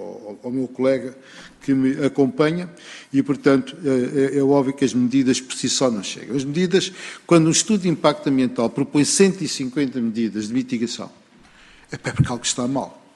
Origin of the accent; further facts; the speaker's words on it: Portugal; é uma questão que como português, basicamente me preocupa.